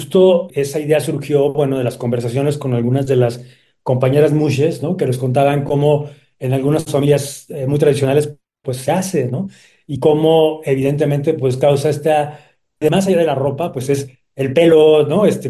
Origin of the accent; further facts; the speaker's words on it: Mexico; Como parte de nuestra tradición como mexicanos